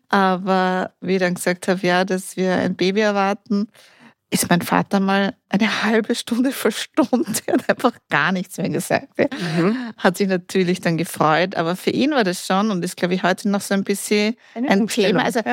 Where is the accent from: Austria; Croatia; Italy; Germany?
Austria; Styria; bin ja im Land aufgewachsen.